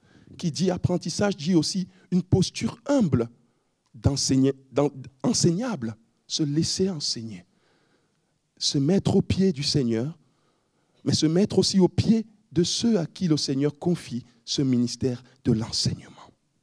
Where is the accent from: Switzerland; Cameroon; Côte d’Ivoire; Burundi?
Cameroon; Chez moi au Cameroun, on dit dja, dja, dja.